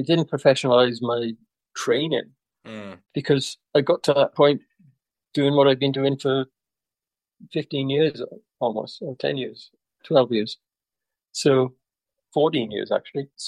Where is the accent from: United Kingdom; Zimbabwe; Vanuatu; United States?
United Kingdom; Wales; Whereas I was from South Wales